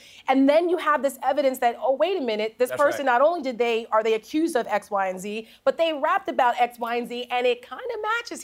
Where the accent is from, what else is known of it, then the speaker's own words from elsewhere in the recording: New Jersey, United States; I'm from Jersey. I appreciate 90s hip hop.